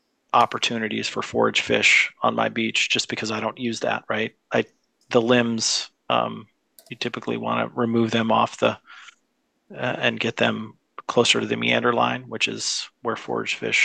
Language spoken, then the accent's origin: English; Cooper Point, Washington, United States; I grew up locally on Cooper Point.